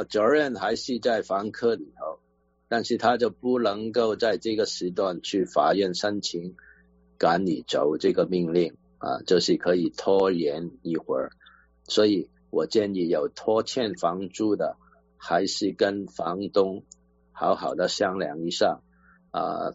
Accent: China; 特别是我们中国人，我们要守望相助啊

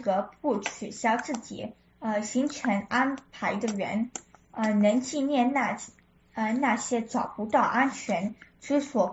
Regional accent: United States; 像我们美国人有些人就会说

